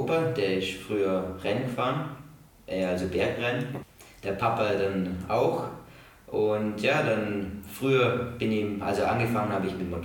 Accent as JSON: {"language": "German", "country": "Austria", "said": "oder man bei uns in Österreich heißt es die Lehre"}